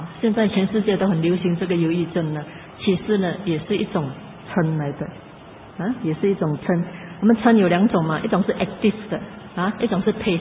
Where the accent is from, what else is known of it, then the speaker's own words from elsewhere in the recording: China; 我想我们中国人呢，也很多相信这个灵魂我见，包括很多佛教徒。